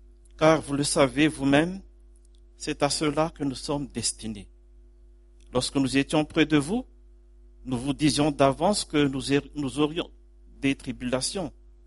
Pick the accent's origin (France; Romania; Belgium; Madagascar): Madagascar; Mais chez nous, en Madagascar, c'est terrible.